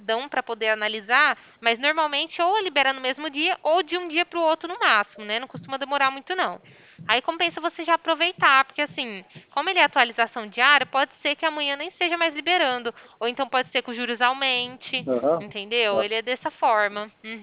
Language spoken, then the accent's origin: Portuguese; Sertãozinho, São Paulo, Brazil; Eu sou daqui de Sertãozinho, você é de outra cidade, né?